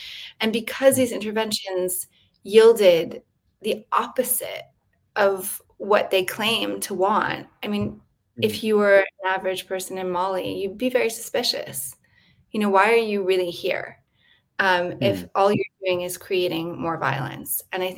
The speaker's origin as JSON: {"language": "English", "country": "United States", "said": "For the US, speaking as an American, we don't, like, the US doesn't have that colonial legacy."}